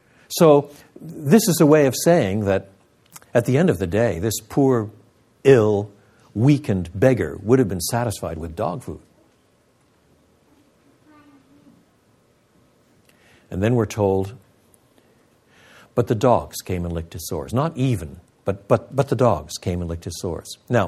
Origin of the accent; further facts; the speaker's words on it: Quebec, Canada; You know, I was brought up in French Canada.